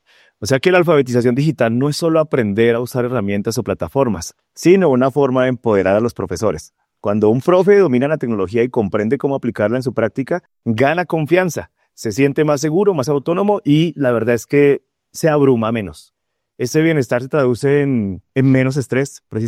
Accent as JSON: {"language": "Spanish", "town": "Zipaquirá", "region": "Cundinamarca", "country": "Colombia", "said": "Soy de Zipaquirá, doctor en educación, investigador en competencia digital docente"}